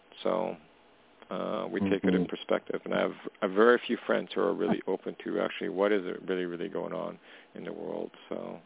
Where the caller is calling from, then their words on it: Canada; calling from Canada.